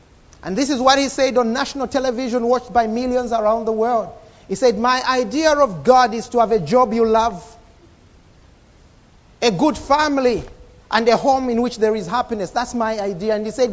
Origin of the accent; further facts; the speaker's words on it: Zambia; I've just come back from Zambia and I met some of my friends that I knew 20 years ago. Some of them we grew up together in Sunday school and some of them were together in youth meetings.